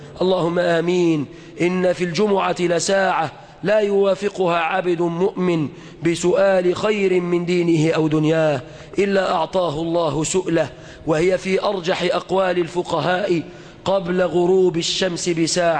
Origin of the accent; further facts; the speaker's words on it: Egypt; بلادنا مصر